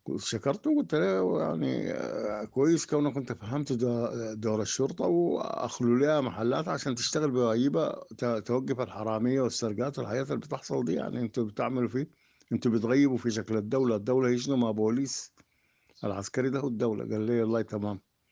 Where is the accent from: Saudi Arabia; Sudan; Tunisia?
Sudan; Omdurman, Khartoum; انا اول شيء من ام درمان دي ما بمرق، أنا قاعد حارس لي تراب هنا في البكري، أصلا من المدرمان دي ما بمرق